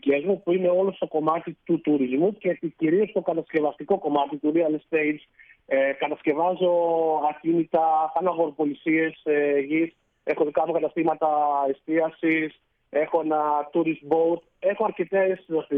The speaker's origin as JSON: {"language": "Greek", "region": "Central Macedonia", "country": "Greece", "said": "Έρχομαι Αθήνα, έχω νοικιάσει αυτοκίνητο για να πάω στη Θεσσαλονίκη, γιατί είμαι από Χαλκιδική για να πάω εκεί."}